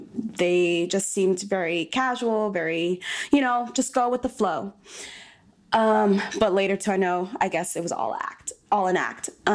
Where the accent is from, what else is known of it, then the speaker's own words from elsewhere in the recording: New York, United States; at least for me, because I'm a New Yorker.